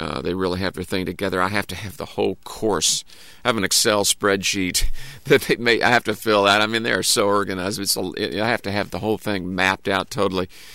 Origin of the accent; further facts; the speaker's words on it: Louisville, Kentucky, United States; I grew up in Louisville, and Louisville was kind of the, you know, it was between Chicago and Atlanta and all that.